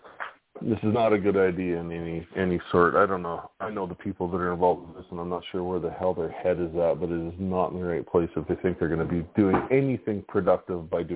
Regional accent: Swift Current, Saskatchewan, Canada; I see them all over the place around my hometown of Swift Current.

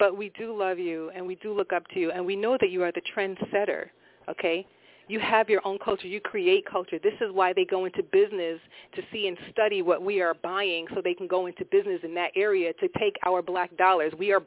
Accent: Jamaica; I'm Jamaican. My parents came here in the late 60s

